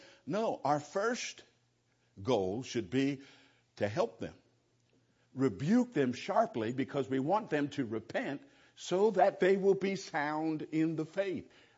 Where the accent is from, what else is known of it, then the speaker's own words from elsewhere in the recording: California, United States; But in general, you know, over the years, being a Californian, I've heard all kind of negative things about California.